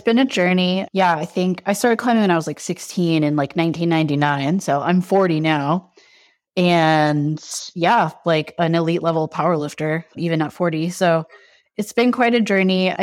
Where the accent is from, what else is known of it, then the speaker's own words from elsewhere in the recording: California, United States; now in Oakland, United States; I'm in Oakland, California. I've been in the Bay Area since 2005, but I grew up originally in Southern California, and that's where I started climbing.